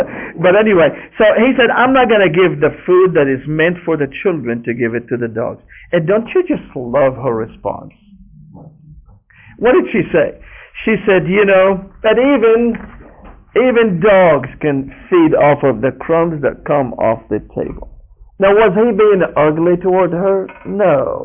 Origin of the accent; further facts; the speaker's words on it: Damascus, Damascus Governorate, Syria; now in United States; When I came to the United States, I'm not used to dogs. I grew up in Damascus, Syria, and in Damascus, Syria, we only know street dogs, mangy dogs.